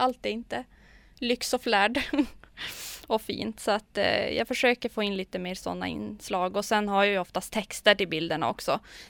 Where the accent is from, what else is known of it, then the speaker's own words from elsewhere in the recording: Luleå, Norrbotten County, Sweden; Och då står det att jag är från Luleå.